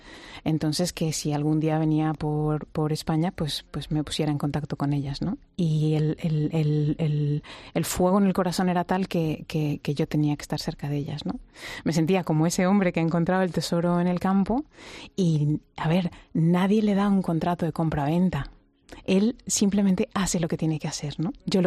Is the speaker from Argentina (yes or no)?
no; Mexico; born there; ¿por qué nací en México?